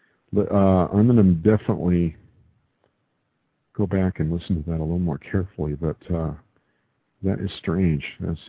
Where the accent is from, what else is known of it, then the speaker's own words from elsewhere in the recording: El Paso, Texas, United States; born there; Because I was born in El Paso. I was born at Fort Bliss. Yeah, I'm an Army brat.